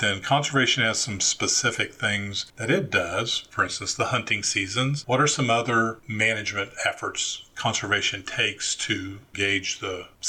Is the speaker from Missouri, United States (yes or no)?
yes; Missouri, United States; I grew up in Northwest Missouri, and I got to say, I think the deer are bigger there.